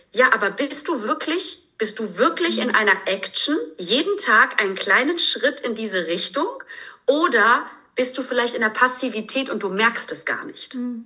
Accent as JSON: {"language": "German", "region": "Rhineland-Palatinate", "country": "Germany", "said": "Ich bin aus dem Ahrtal. Es ist hier meine Heimat."}